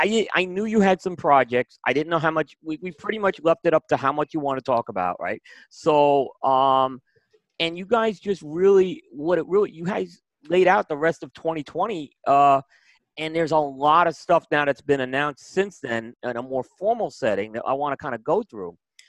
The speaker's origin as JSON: {"language": "English", "region": "New York", "country": "United States", "tie": "born or raised there", "said": "Let me tell you, I grew up in New York, and anyone who grows up in New York know how hard that job is."}